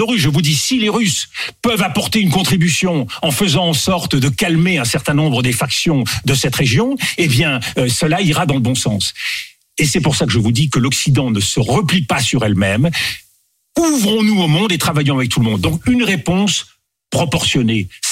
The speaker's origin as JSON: {"language": "French", "country": "France", "said": "Mais moi, je suis français."}